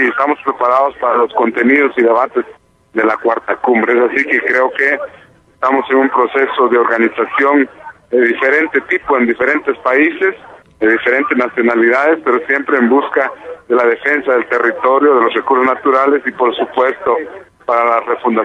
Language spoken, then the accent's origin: Spanish; Guatemala; Venimos de Guatemala, somos del pueblo maya de Mesoamérica